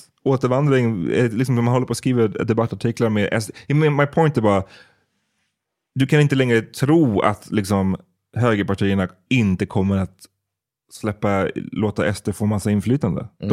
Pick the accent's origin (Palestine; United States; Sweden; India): Sweden; born there; Jag är svart, men jag är liksom född i Sverige. Jag pratar svenska perfekt.